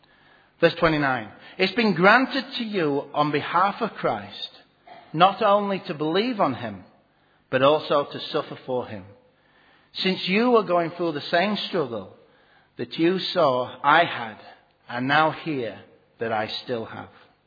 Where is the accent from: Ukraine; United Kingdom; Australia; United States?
United Kingdom; I'm going to go and disagree with someone that many in my home country would consider to be one of the greatest leaders of all time.